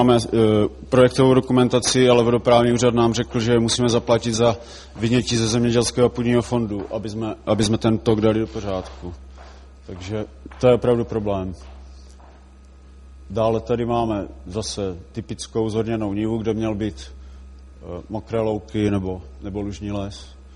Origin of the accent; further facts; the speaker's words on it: Olomouc Region, Czechia; now in Carpathians; Tady já jsem z Hané, kde v podstatě se nám nedaří nic revitalizovat díky legislativě a přístupu vodoprávních úřadů, tak jsem se odstěhoval do hor, do těch Karpat